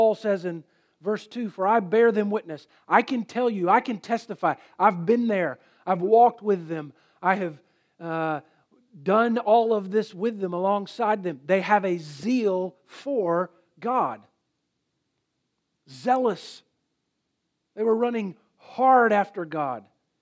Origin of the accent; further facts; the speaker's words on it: Jacksonville, Florida, United States; If you don't know, I'm from Florida, live in Jacksonville.